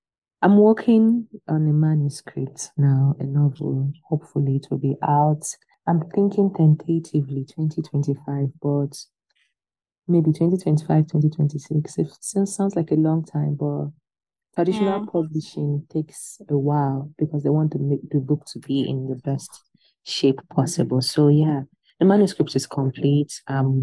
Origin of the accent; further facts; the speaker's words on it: Nigeria; I'm pro MFA because also as a Nigerian, most of us who are writers, we don't usually come from wealthy homes